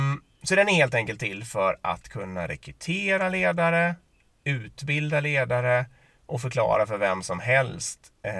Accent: Gothenburg, Västra Götaland County, Sweden; Jag är hela från Göteborg så jag borde ju kunna.

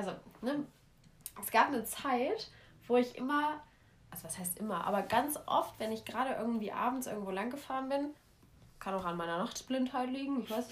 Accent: Hamelin, Lower Saxony, Germany; wir hatten da, wo ich herkomme, aus der wunderschönen Stadt Hameln, einen Berg.

